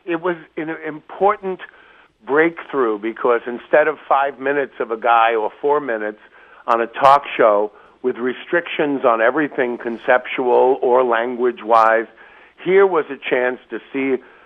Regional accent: St. Louis, Missouri, United States; I'm from St. Louis. I'm platinum.

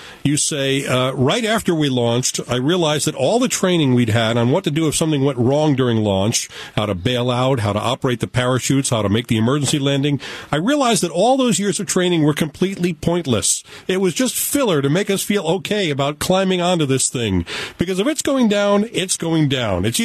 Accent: New York, United States; as a small boy growing up on Long Island, I was obsessed with the space program.

